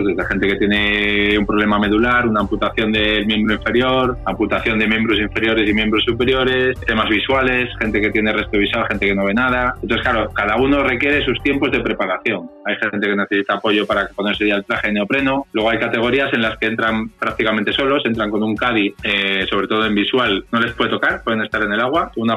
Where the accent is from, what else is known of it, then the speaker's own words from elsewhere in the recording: Cantabria, Spain; sobre todo la cántabra, que es la que más cerca me toca, porque yo soy de Cantabria